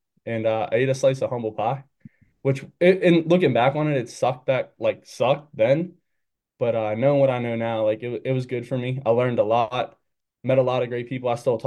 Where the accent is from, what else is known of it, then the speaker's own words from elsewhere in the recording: Pittsburgh, Pennsylvania, United States; I'm from the City of Pittsburgh.